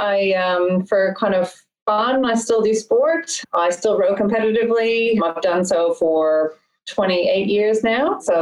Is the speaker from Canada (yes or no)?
yes; Canada; moved away as an adult; now in Sydney, Australia; I'm 43 years old. I'm originally from Canada. I moved to Australia about 14 years ago. I lived in a rural central west of New South Wales called Dubbo for a few years. And then I've been in Sydney for the past 11 years since then.